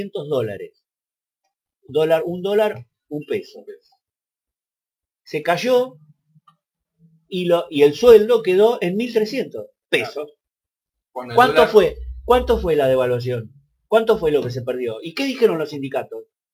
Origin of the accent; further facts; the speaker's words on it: Argentina; Obviamente yo soy argentino y un esfuerzo por la Argentina lo voy a hacer.